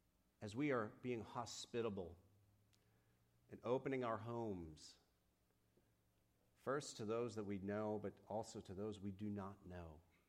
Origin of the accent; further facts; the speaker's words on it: New England, United States; I don't know if you know this, I'm from New England. We don't feel things.